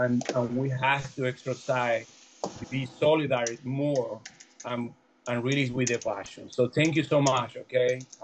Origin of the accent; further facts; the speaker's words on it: Venezuela; now in Houston, United States; I'm original from Venezuela, but living in Houston for more than 20 years.